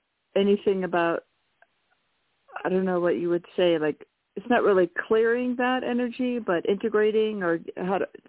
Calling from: New Mexico, United States; in New Mexico.

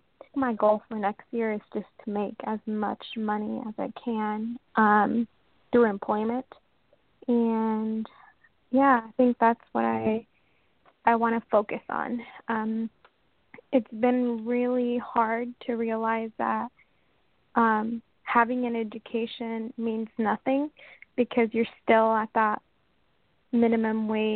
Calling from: Washington, United States; From Washington State.

